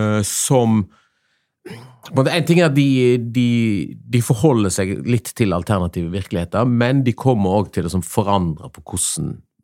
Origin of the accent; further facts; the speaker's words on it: Western Norway, Norway; jeg som vestlending tenker at kanskje liksom Bergen er en plass å være i, liksom kanskje ta pensjonistalderen